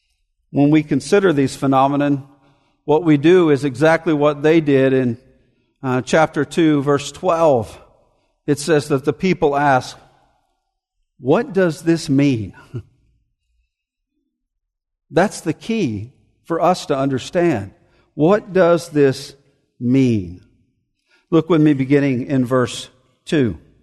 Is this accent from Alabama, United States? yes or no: yes; Montgomery, Alabama, United States; I grew up in Montgomery, Alabama, and we had a lot of tornadoes.